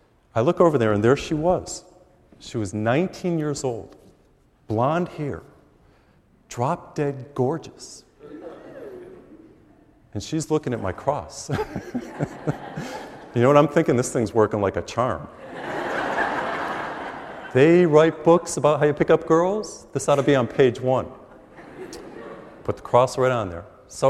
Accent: Massachusetts, United States; I grew up in Massachusetts, I think you know.

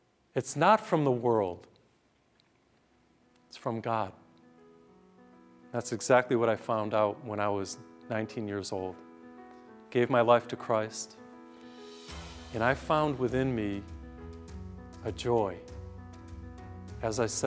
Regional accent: Massachusetts, United States; I came from Massachusetts and always heard about Alaska, but I've never been there.

